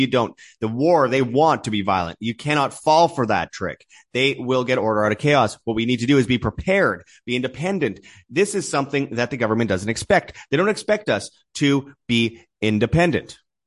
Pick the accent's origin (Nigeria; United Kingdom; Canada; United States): Canada; Winnipeg, Manitoba; which we showed from Winnipeg, Canada, above North Dakota, my hometown